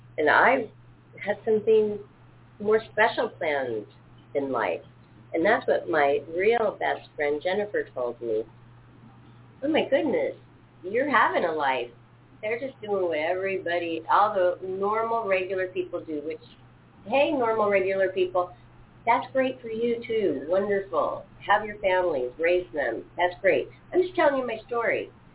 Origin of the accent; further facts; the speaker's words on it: Seattle, Washington, United States; I'm not from California. I'm from Seattle, Washington, the great Northwest, Johnny.